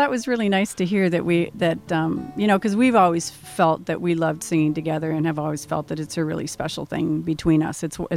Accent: Grand Rapids, Minnesota, United States; my father was a musician and I'm from Grand Rapids

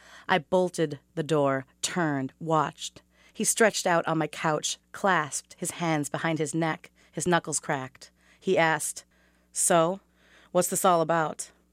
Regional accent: Mankato, Minnesota, United States; from Mankato, Minnesota.

